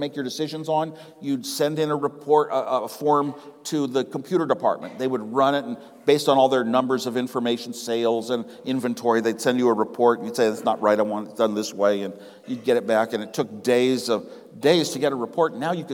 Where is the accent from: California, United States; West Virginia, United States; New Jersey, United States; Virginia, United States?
California, United States; Los Gatos; But now I found a printer in my hometown of Los Gatos, California.